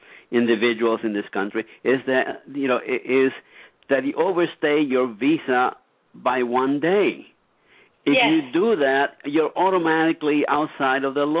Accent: Puerto Rico; I am originally from Puerto Rico. We're born U.S. citizens. We all have accents, you see, you know.

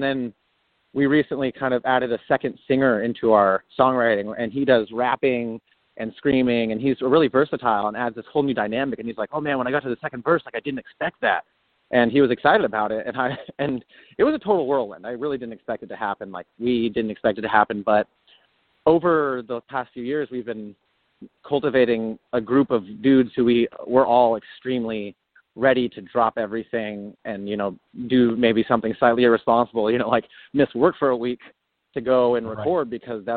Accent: Seattle, Washington, United States; You know, we're all from Seattle.

